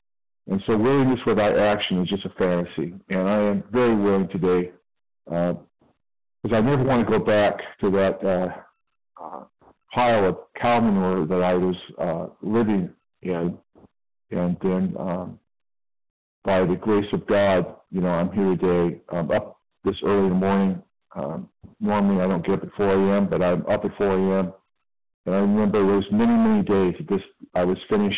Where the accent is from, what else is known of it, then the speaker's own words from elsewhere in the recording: California, United States; I'm from California.